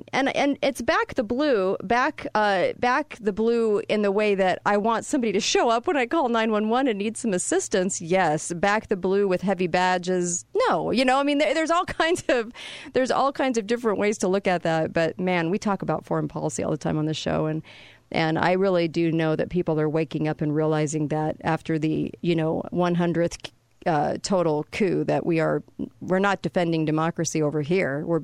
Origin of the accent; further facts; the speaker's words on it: California, United States; And see, I'm from California. I did not want to bring California with me. I actually came here for Utah.